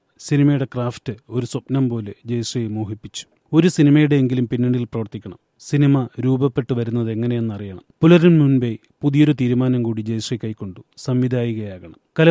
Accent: Thrissur, Kerala, India; ഞങ്ങൾ രണ്ടുപേരും തൃശൂരുകാരായതും മറ്റൊരു കാരണമാകാം.

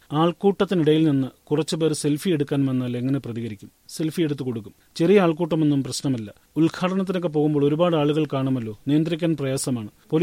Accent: Chennai, Tamil Nadu, India; ജനിച്ചു വളർന്നത് ചെന്നൈയിലാണ്. അവിടെ ഷൂട്ട് ചെയ്യുമ്പോഴുള്ള സന്തോഷം. ഇവിടെ ഞാൻ വളർന്ന വീടുണ്ട്.

